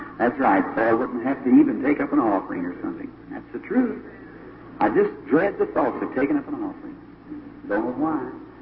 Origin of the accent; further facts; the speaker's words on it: Jeffersonville, Indiana, United States; maybe at my hometown in Jeffersonville, if I could get that auditorium there, right where this was ministered to me